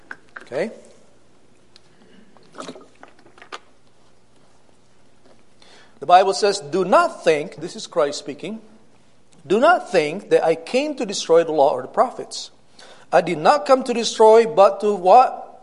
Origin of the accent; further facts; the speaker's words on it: Cortland, New York, United States; My wife's name is Leanne, Corey, and Caleb. I grew up in Cortland, New York. That's where I met my wife.